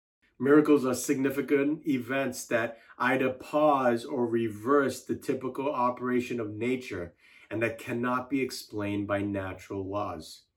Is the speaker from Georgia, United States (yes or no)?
no; Brookline, Massachusetts, United States; also born or lived in Singapore; took my wife Kelsey to Brookline, Massachusetts, the very place where I grew up once my family and I moved here from Singapore.